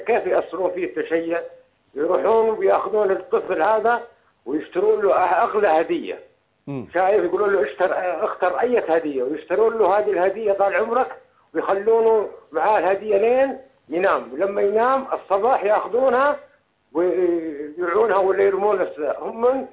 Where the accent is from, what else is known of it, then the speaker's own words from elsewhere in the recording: Saudi Arabia; عندنا في السعودية